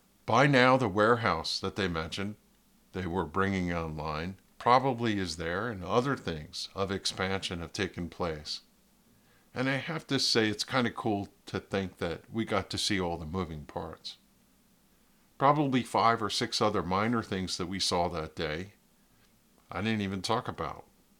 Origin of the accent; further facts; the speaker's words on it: New Jersey, United States; Even though I'm from New Jersey, I had heard in my travels